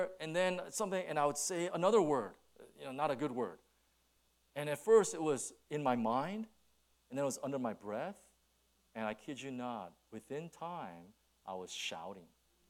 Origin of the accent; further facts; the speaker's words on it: California, United States; I'm from California. And so I think you can forgive me, right? We do things a little differently there.